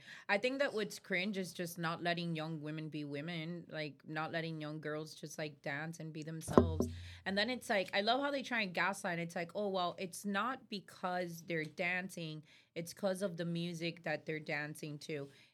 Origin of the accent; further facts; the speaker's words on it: Miami, Florida, United States; Like, we grew up in Miami.